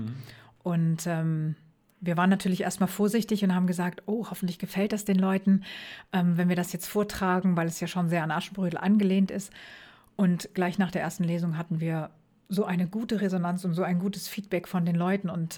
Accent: Göttingen, Lower Saxony, Germany; jetzt so das erste Interview in meiner Heimat in Göttingen

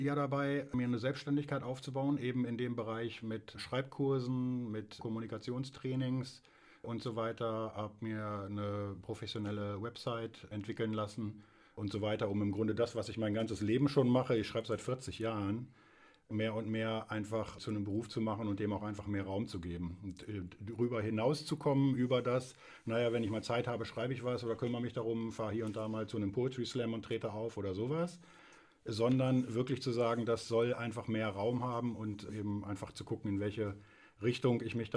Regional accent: Clausthal-Zellerfeld, Lower Saxony, Germany; moved away as an adult; also born or lived in Northern Germany; now in Göttingen, Germany; ich bin im Harz aufgewachsen, im Oberharz in Clausthal-Zellerfeld, der schönen Bergstadt, und bin dann da 1989 weg und 5 Jahre in Norddeutschland in verschiedenen Städten gelebt

